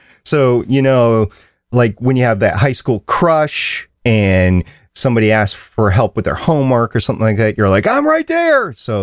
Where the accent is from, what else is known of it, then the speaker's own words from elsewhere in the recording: Minnesota, United States; Yeah, I'm from Minnesota, and in Alexandria, Minnesota, they have the runestone there